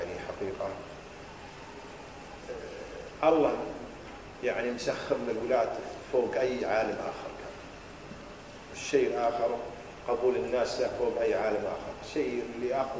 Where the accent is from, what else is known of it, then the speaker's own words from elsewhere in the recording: Kuwait; إحنا فلان وفلان من الكويت